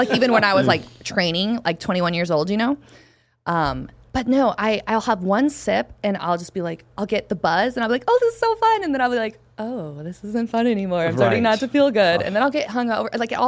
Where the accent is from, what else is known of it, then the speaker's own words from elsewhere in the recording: Montana, United States; and I'm also from Montana.